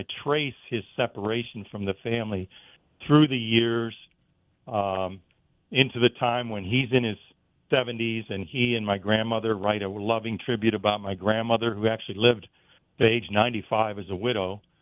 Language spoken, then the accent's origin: English; Pennsylvania, United States; the gratitude for growing up in the Beaver Valley.